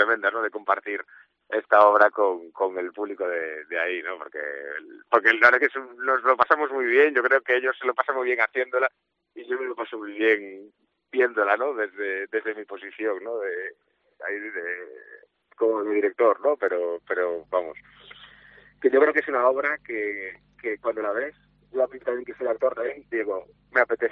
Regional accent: Galicia, Spain; para nosotros que somos gallegos

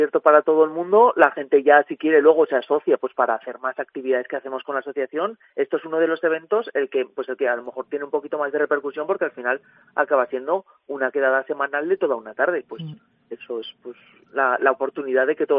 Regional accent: Huesca, Aragon, Spain; also born or lived in Zaragoza; yo vengo a Huesca. Yo soy de Huesca.

